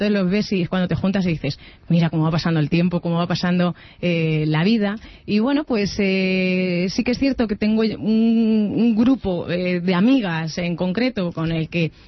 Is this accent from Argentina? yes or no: no; Pinto, Community of Madrid, Spain; como yo nací en Pinto y vivo en Pinto